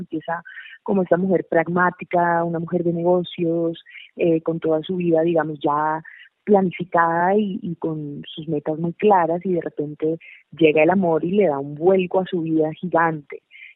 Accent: Colombia; moved away as an adult; also born or lived in Cuba; yo soy cubana, como tú dijiste, pero me crié acá en Colombia, y me fui hace unos años ya a estudiar a España. Y pues yo ya llevaba 6 años en España

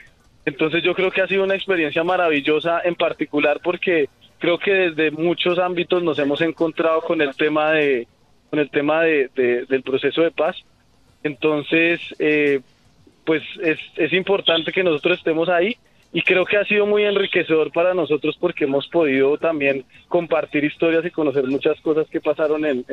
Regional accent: Colombia; poder con esa cerveza hablar sobre lo que queremos como país y como colombianos

